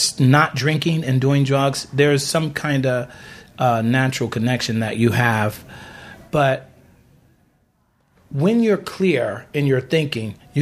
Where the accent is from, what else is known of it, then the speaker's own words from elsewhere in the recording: Chicago, Illinois, United States; moved away as an adult; now in Los Angeles, United States; Well, I came here from Chicago. I'm from Chicago. And after I graduated from college, I came right to Los Angeles about 3 months later.